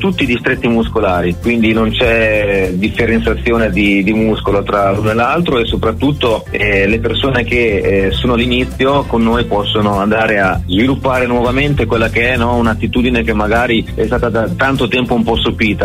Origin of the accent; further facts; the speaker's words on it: Rimini, Emilia-Romagna, Italy; Alla fiera qui, io sono di Rimini